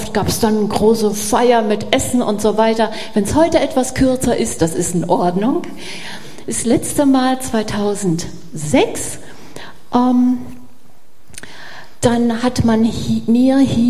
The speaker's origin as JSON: {"language": "German", "country": "Paraguay", "tie": "born or raised there", "said": "Ich bin aus Paraguay und meine Eltern waren Flüchtlinge vor 80 Jahren, verließen sie die Sowjetunion, siedelten in der Wildnis aus Paraguay. Da bin ich dann geboren, inmitten von einer großen Familie."}